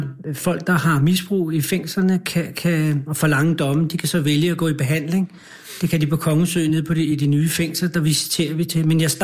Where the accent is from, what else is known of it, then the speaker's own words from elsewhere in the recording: Capital Region of Denmark, Denmark; jeg er fra Værebroparken, som er betonbyggeri og social boligbyggeri, 15 km eller 10 km fra Rådhuspladsen.